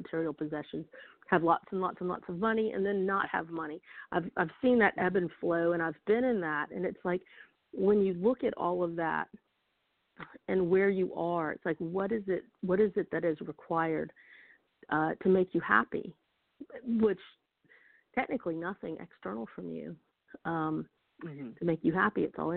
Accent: South Carolina, United States; I'm whistling through the woods, and I've got my fishing pole, my bamboo fishing pole on my back, you know, and my chicken necks and my string for my crabbing, and my seining net with the herring tied in for my shrimp, you know, living in rural South Carol

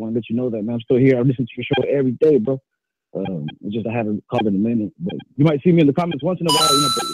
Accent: California, United States; I'm from California, brother.

